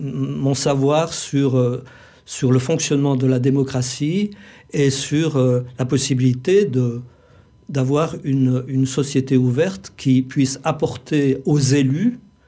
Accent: Switzerland; now in Saint-Antonin, France; je suis suisse de nationalité, mais vivant à Saint-Antonin depuis 4-5 ans maintenant et dans la région depuis plus de 20 ans.

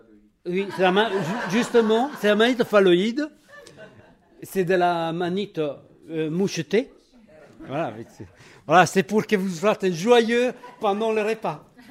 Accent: Italy; French is a second language; now in Saint-Antonin, France; je suis italien, on a changé d'accent. Et j'habite sur la commune de Saint-Antonin, dans l'Amo de Joigny. Et ça fait 30 ans que je suis dans les coins, donc je peux dire que je suis presque saint-antinois.

